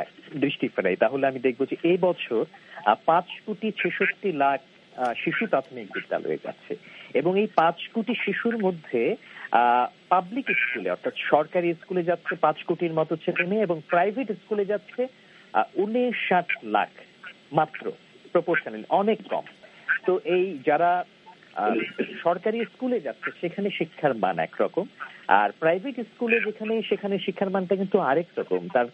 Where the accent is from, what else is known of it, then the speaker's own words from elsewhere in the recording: Bangladesh; now in United States; আমি নিজেও বাংলাদেশে বড় হয়েছি